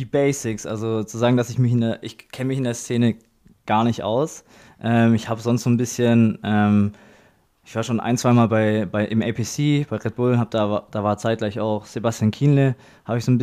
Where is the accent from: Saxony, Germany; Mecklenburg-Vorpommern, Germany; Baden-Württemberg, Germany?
Baden-Württemberg, Germany; born there; now in Ulm, Germany; ich bin 27 Jahre alt, werde bald 28. Ich wohne in Ulm, bin aber gebürtig aus der Stuttgarter Ecke, aus einem kleinen Dorf vom Land